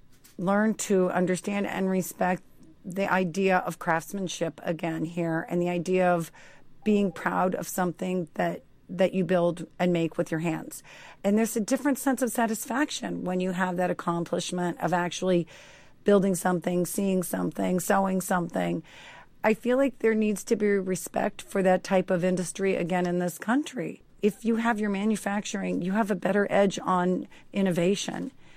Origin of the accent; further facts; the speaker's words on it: Youngstown, Ohio, United States; Well, I grew up in Youngstown, Ohio, and my one grandfather was a bricklayer and the other one was a carpenter. So it was a town of immigrants that came over with a skill.